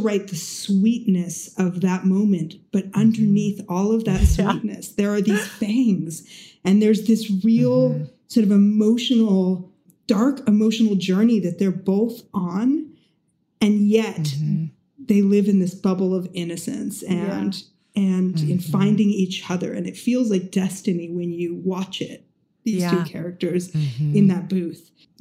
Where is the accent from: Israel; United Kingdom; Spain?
Spain; Ibiza, Balearic Islands; I grew up in Ibiza, Spain, and we didn't have access to English books, and I was an American.